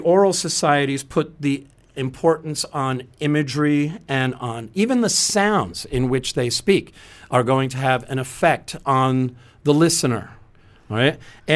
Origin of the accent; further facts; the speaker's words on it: United States; you being Malaysian, me being American, we're having intercultural communication.